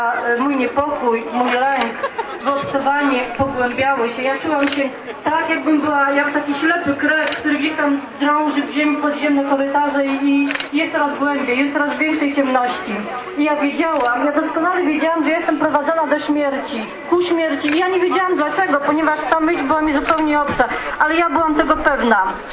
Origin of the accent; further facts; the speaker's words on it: Pisz, Warmian-Masurian Voivodeship, Poland; pochodzę z Pisza.